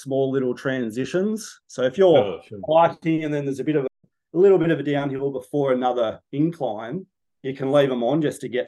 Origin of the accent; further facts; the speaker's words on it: Jindabyne, New South Wales, Australia; basically I'm from Jindabyne in the Snowy Mountains, and that's the closest town to the New South Wales ski resorts.